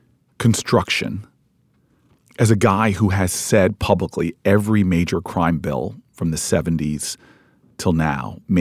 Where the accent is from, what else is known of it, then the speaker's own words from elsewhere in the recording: United States; my experience growing up in America, we talked about it already.